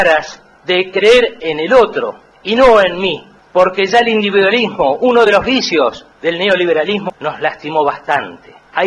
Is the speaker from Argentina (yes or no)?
yes; Argentina; seamos dignos de nosotros como argentinos.